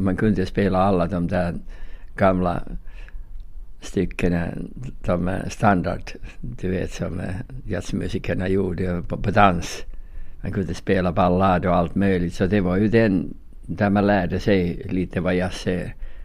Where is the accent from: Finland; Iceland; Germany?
Finland; first language Finnish; also born or lived in Sweden